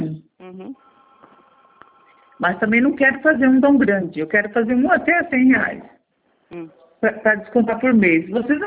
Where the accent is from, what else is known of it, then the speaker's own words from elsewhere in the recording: Ponta Porã, Mato Grosso do Sul, Brazil; now in Campo Grande, Brazil; Ah, eu sou de Ponta Porã, mas agora eu estou em Campo Grande.